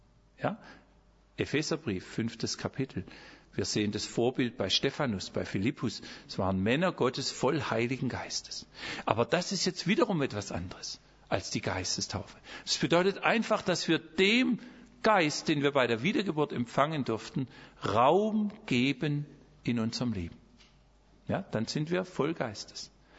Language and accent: German; Germany; Ich bin Deutscher, ihr seid Österreicher